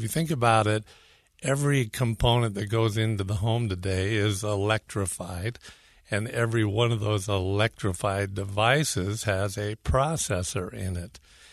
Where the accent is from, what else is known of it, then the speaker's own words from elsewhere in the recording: California, United States; now in Utah, United States; It was I never thought, so I'm a Californian, and a lot of people, you know, take a little bit nervous about, oh, no, not another California.